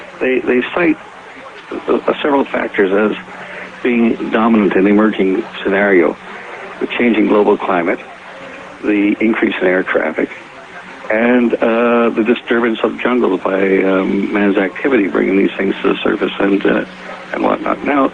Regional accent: Toronto, Ontario, Canada; I'm from Toronto.

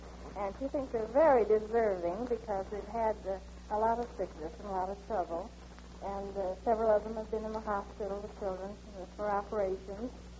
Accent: Omaha, Nebraska, United States; I'm from Omaha, Nebraska.

